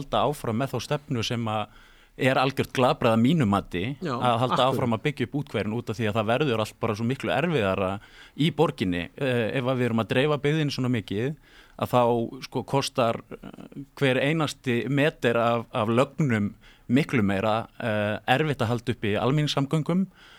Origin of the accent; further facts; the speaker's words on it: Reykjavík, Capital Region, Iceland; ég nú ólst ég upp í Grafvogi og hérna